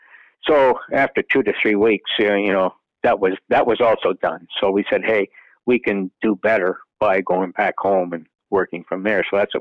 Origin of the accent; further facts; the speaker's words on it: Canada; I don't think it was any discrimination against me at all as being a Canadian.